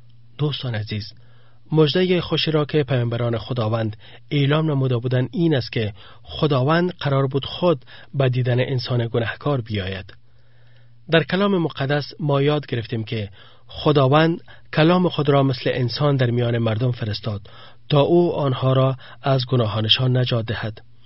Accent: Afghanistan; اگر کسی مرا خارج از افغانستان ببیند میگوید بچه افغان، چون من از افغانستان آمدم.

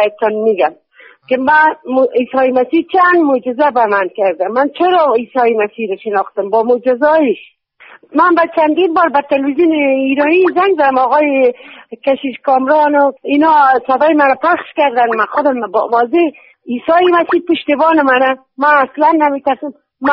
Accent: Afghanistan; now in Iran; من اصلا افغانی هستم ولی تو ایران زندگی کردم، یه خورده لهجه دارم ببخشید.

